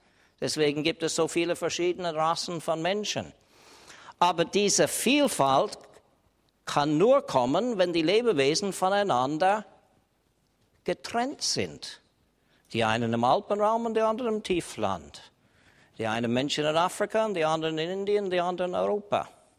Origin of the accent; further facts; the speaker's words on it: Canada; Ich liebe meine Heimat Kanada.